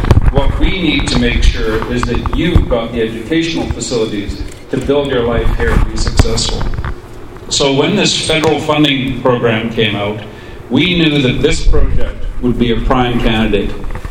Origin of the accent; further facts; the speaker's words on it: Kamloops, British Columbia, Canada; And I grew up in Kamloops and knew about the Kootenays